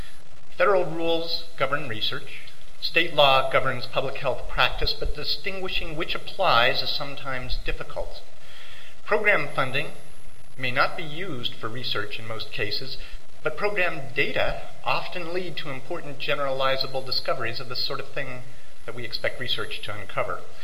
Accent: Washington, United States; We're debating them heartily back in my home state of Washington.

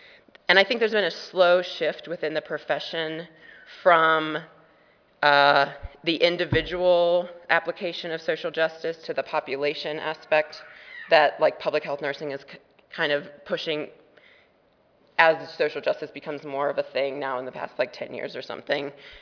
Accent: Virginia, United States; I grew up in Virginia, a very middle-class upbringing

